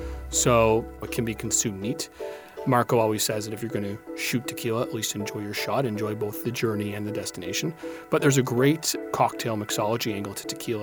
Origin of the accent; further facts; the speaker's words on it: Canada; because I'm Canadian